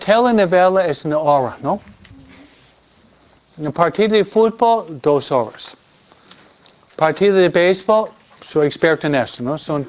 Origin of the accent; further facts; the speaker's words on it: New York, United States; Yo soy de Nueva York, ¿no? Nueva Yorkinos.